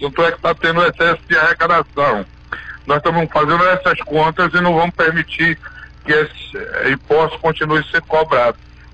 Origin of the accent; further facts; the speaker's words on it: Campo Formoso, Bahia, Brazil; tem representado para a minha terra, para a minha Campo Formoso.